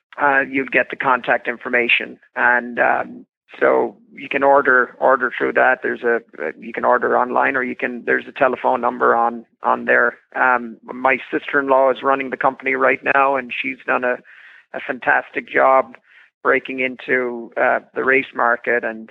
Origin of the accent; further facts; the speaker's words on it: Ireland; now in United States; I'm from Ireland. I grew up using straw.